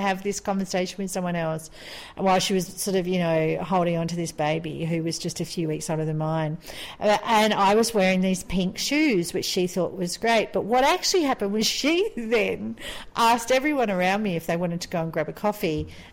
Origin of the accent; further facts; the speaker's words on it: Australia; now in Qatar; I'm an Australian living in Qatar.